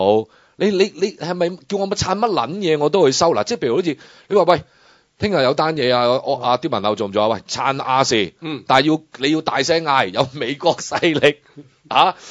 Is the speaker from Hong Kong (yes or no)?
yes; Hong Kong; 第一，作為一個香港人，又覺得好悲哀啦。